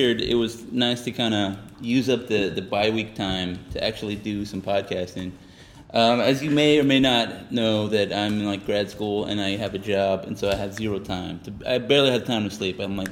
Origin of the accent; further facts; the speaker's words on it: San Antonio, Texas, United States; You know, it's my hometown, so I was like, well, I can root for them